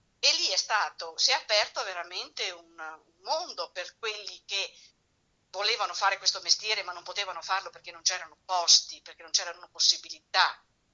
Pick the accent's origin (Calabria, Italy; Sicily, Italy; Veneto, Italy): Veneto, Italy; Lamon; Io sono di Lamont.